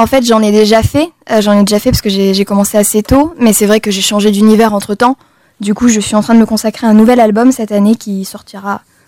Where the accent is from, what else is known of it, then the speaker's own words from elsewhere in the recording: Nice, Provence-Alpes-Côte d'Azur, France; born there; now in Paris, France; moi, je suis née à Nice.